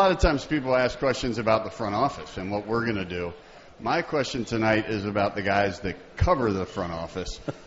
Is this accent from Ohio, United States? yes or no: yes; Cincinnati, Ohio, United States; I'm from Cincinnati. I work in baseball.